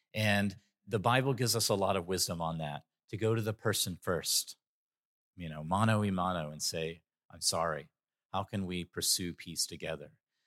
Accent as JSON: {"language": "English", "region": "Texas", "country": "United States", "tie": "born or raised there", "said": "I was raised in East Texas."}